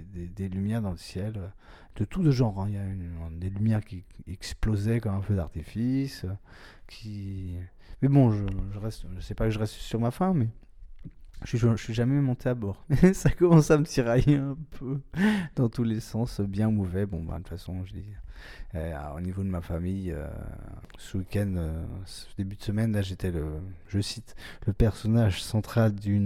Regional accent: Montreuil, Île-de-France, France; Je suis parisien, enfin, Montreuil, à l'est.

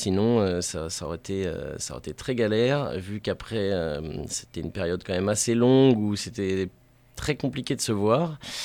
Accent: Pays de la Loire, France; un petit hommage à ce qu'on est de la Sarthe, nous, à la base, en fait.

